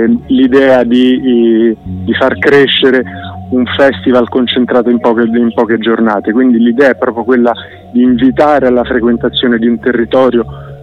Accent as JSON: {"language": "Italian", "town": "Rome", "region": "Lazio", "country": "Italy", "tie": "born or raised there", "lives_now": "Armungia, Italy", "said": "sono nato e cresciuto a Roma, dove ho studiato. Ho deciso di passare un periodo ad Armungia, avendo trovato un piccolo lavoro. Poi sono passati ormai 10 anni"}